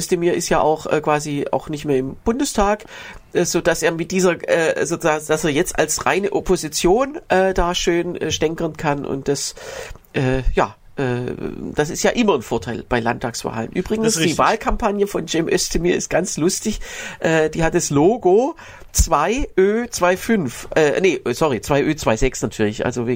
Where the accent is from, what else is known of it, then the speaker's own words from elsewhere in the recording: Öhringen, Baden-Württemberg, Germany; Ich bin ja in Öhringen zur Schule gegangen